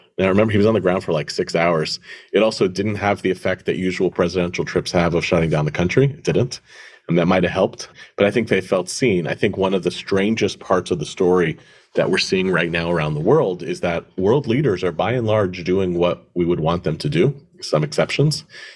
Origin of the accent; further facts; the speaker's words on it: United States; I think in some ways I feel as an American, like this existential war in Israel